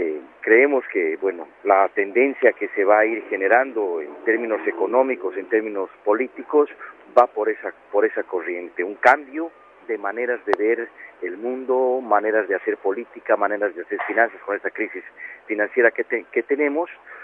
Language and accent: Spanish; Bolivia; now in Paraguay; soy ciudadano boliviano y he estado hasta el año pasado viviendo en mi querido país. Y ahora, bueno, me toca cumplir funciones, el que las hago con mucho agrado en Paraguay